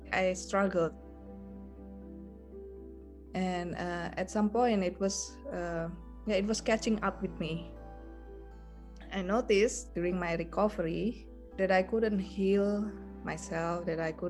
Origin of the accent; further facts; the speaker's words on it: Indonesia; moved away as an adult; now in Sweden; So I'm from Indonesia and I came to Sweden for my master.